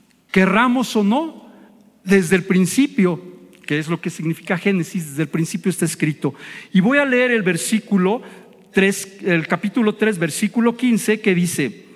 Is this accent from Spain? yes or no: no; Mexico; ¿Y qué decimos como buenos mexicanos con con los dichos?